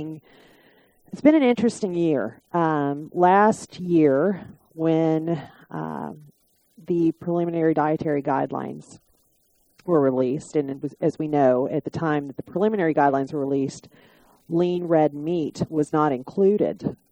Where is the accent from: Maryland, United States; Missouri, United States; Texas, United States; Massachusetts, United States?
Texas, United States; Galveston; I'm originally from Galveston, Texas. It's an island in the Gulf of Mexico, south of Houston.